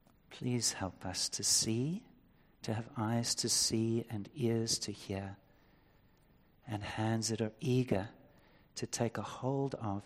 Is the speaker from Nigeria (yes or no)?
no; Fish Hoek, Western Cape, South Africa; I wasn't a surfer, I was a bodyboarder, I grew up in Fishhook.